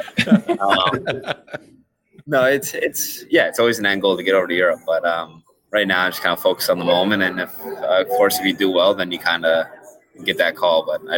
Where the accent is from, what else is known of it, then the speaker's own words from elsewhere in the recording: Port Williams, Nova Scotia, Canada; I'm Port Williams, so I'm in Kentville, a nice place, but I do like to say I'm from Port Williams.